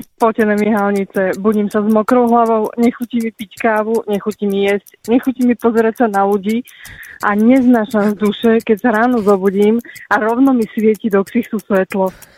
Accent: Bratislava, Bratislava Region, Slovakia; Ja som z Nusnej Bratislavy, ktoré je, kde dneska bude 40 stupňov.

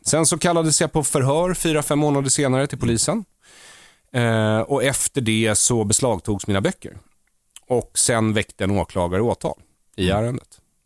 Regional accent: Bergshamra, Stockholm County, Sweden; men jag är uppvuxen i Bergshamra utanför Stockholm, som är ett så kallat välintegrerat område, vilket betyder att det absolut inte är välintegrerat, väldigt hög andel invandrare, och gick i skola i stan, judisk skola

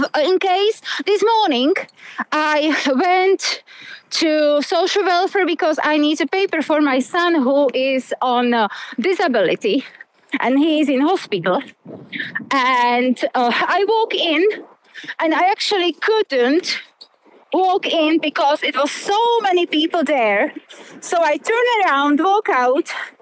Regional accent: Slovakia; English is a second language; now in Ireland; I am from Slovakia.

